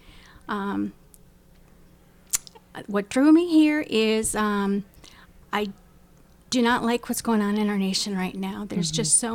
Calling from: Farmington, Minnesota, United States; I am coming from Farmington, Minnesota.

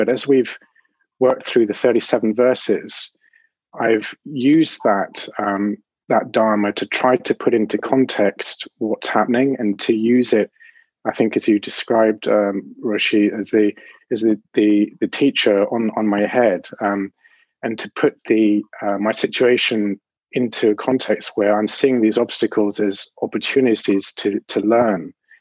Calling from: London, United Kingdom; I'm speaking from London in England.

